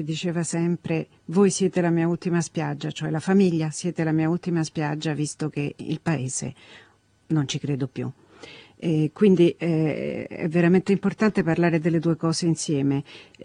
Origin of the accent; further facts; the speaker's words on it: Rome, Lazio, Italy; also born or lived in France / Switzerland; io sono cresciuta nel bilinguismo, sono nata qui a Roma, però i miei genitori ci avevano messo mio fratello ed io alla scuola francese, per cui praticamente abbiamo imparato insieme il francese e l'italiano. Poi sono andata a vivere prima in Francia, poi in Svizzera